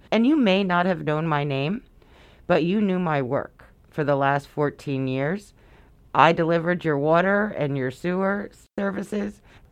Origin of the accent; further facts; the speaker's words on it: Brooklyn, New York, United States; So I was born and raised in Brooklyn.